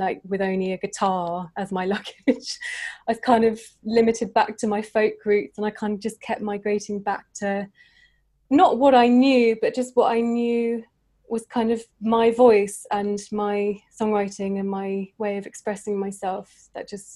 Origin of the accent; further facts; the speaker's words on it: Winchester, South East England, United Kingdom; I moved back home was doing a lot of busking just on the streets of Winchester in my hometown.